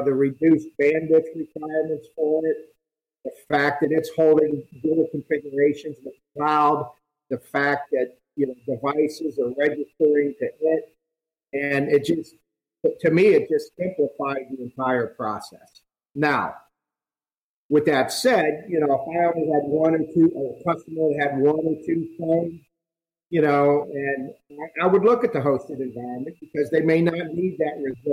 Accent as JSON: {"language": "English", "town": "Canton", "region": "Ohio", "country": "United States", "tie": "born or raised there", "lives_now": "Cincinnati, United States", "said": "However, I grew up in Canton, Ohio, so when I moved to Cincinnati and they introduced me to Cincinnati chili"}